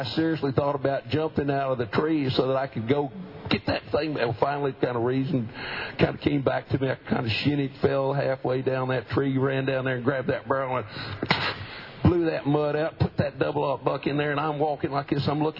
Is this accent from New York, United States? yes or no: no; Texas, United States; I grew up in Colorado County, south of here, and very few deer. Didn't have any gun to shoot other than my granddad's single-shot shotgun.